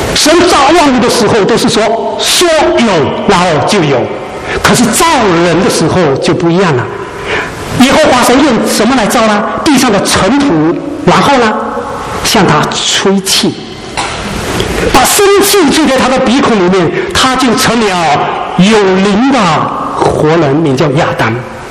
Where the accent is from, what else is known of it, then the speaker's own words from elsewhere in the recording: China; 好像我们中国人也有说窈窕淑女，君子好逑